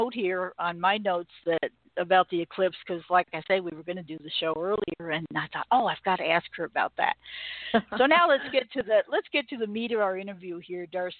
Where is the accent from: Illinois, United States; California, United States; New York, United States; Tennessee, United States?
New York, United States; The sad fact of the matter is I was born and raised in New York, so I should probably know that.